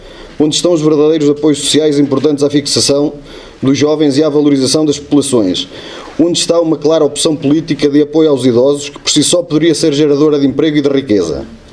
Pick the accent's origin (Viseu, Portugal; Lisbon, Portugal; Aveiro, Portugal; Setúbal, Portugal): Viseu, Portugal; Sátão; o Conselho de Sátão, a minha terra, a nossa terra, é uma referência pela negativa